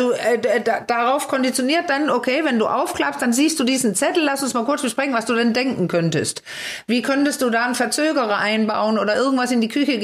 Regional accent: Denmark; Ich bin ja Dänin.

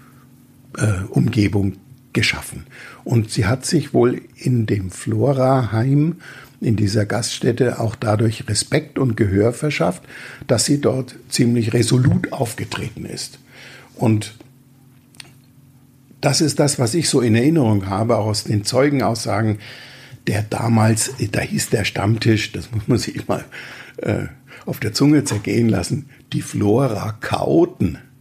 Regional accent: Bavaria, Germany; wie man als Franke sagt.

